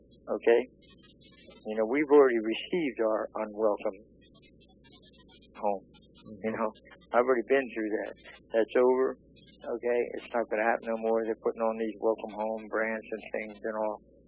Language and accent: English; Philadelphia, Pennsylvania, United States; I mean, I'm from South Philly in an Irish neighborhood, you know?